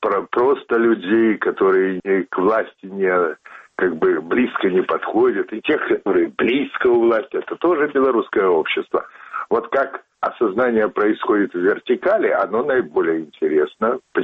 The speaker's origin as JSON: {"language": "Russian", "country": "Belarus", "said": "мы народ, мы люди, мы нация, мы белорусы."}